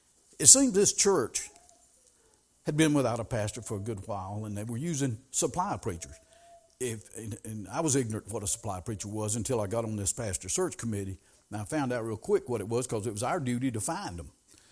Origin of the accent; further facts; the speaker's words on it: Wadeville, United States; I grew up in Wadeville.